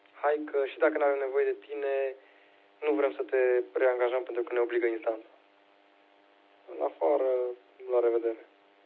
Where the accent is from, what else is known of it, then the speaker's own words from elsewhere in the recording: Transylvania, Romania; ardelenii, noi suntem mai înceți.